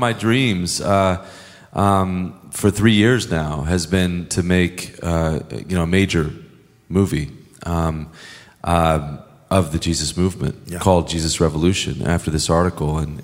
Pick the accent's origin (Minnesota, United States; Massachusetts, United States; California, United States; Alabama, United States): Alabama, United States; And I'm not from LA. I'm from Lower Alabama, actually. And I'm born and raised in the buckle of the Bible Belt in church all my life.